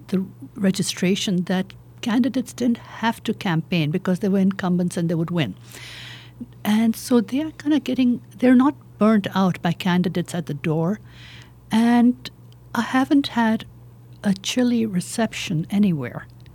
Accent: India; I was born in India. You can probably detect a bit of an accent.

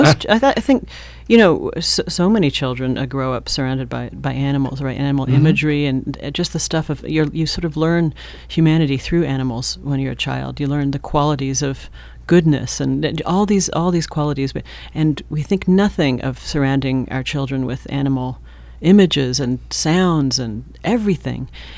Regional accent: Toronto, Ontario, Canada; I grew up in Canada.

